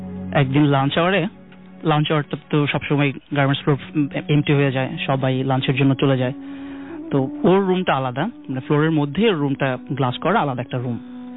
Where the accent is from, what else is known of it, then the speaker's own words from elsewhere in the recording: Dhaka, Dhaka Division, Bangladesh; এসেছি ঢাকা থেকে।